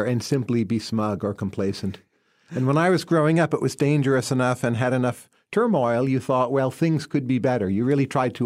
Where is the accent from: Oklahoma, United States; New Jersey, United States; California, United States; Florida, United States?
New Jersey, United States; Northern New Jersey, correct.